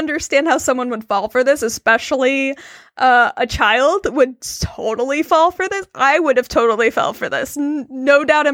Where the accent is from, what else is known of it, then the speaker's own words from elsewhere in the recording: United States; Yeah, I think as an American, especially going into this cold, it helps to have the background and the history